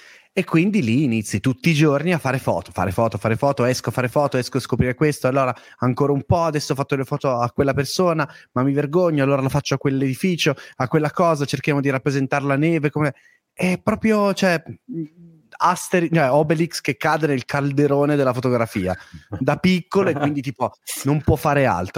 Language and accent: Italian; Rosignano Monferrato, Piedmont, Italy; perché vengo da una zona, sono di Rosignano Monferrato in provincia di Alessandria, vicino a Casale Monferrato, è una zona dove l'internet è arrivato molto dopo.